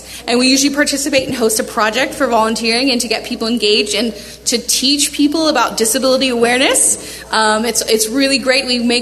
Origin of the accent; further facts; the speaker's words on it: Ohio, United States; now in Indiana, United States; I'm actually from Ohio. That is my home state. I'm not a Hoosier by birth.